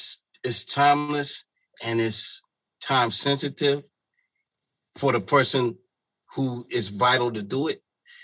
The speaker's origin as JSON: {"language": "English", "town": "Akron", "region": "Ohio", "country": "United States", "said": "Because I'm from Akron, Ohio, originally."}